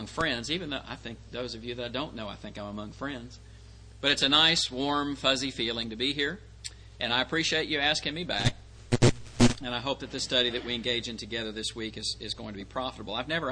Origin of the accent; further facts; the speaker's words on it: New Smyrna Beach, Florida, United States; I grew up in New Smyrna Beach, so there's a connection there.